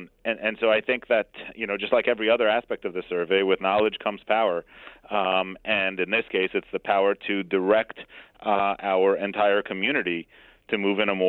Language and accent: English; Israel; I was born and raised in Israel, which makes this even more important.